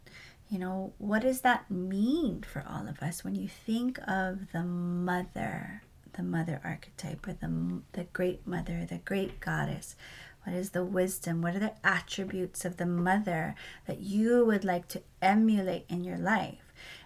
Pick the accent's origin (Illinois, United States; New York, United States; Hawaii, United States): Hawaii, United States; And, you know, as a Hawaiian, like, our rituals get a little, I don't know, confusing, I guess, because there's still a lot of hukihuki with Christianity and being Hawaiian.